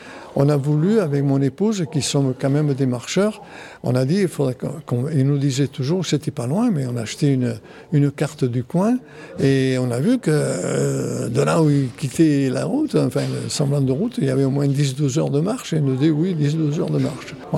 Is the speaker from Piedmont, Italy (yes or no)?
yes; Piedmont, Italy; now in Digne, France; Donc, le rapport avec le Piémont, c'est que nous sommes du Piémont. Donc, depuis, nous sommes à Digne. On est venu en 1947 et depuis, nous sommes là.